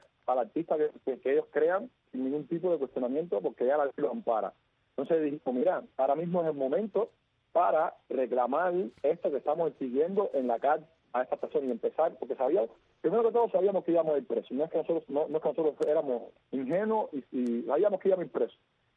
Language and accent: Spanish; Cuba; soy un ciudadano cubano